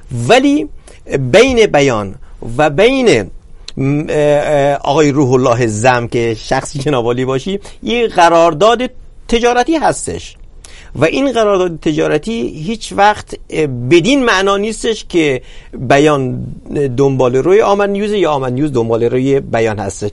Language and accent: Persian; Iran; ما همه ایرانی هستیم و برای همه احترام قائلیم